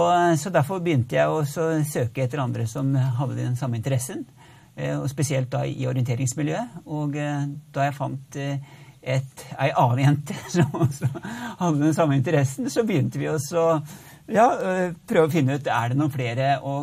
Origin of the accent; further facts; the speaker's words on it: Porsgrunn, Telemark, Norway; Og så ble jeg også med i det kristne ungdomsarbeidet hjemme i Porsgrunn.